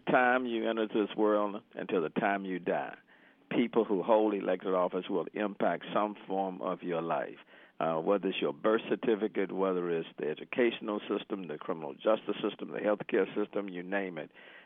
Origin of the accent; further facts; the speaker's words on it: Houston, Texas, United States; Well, you know, I'm an Acres homeboy. I'm from the Fofo.